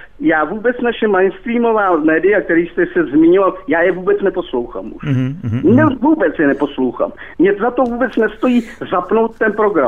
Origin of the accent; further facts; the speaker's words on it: Plzeň, Plzeň Region, Czechia; já jsem z Plzně původně, ale bydlím na jihu tady od Plzně pár kilometrů.